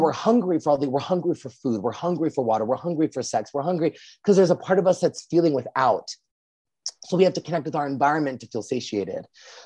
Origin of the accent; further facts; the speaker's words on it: New York, United States; I would sometimes say no because I'm a New Yorker